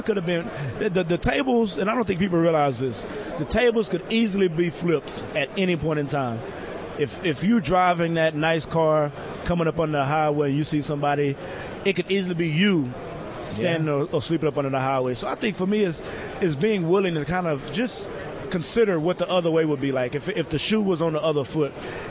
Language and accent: English; Mahia, United States; also born or lived in Dallas; every community that I've been a part of, whether it's Dallas, my hometown of Mahia, whether it's Pittsburgh where I played, or Jacksonville.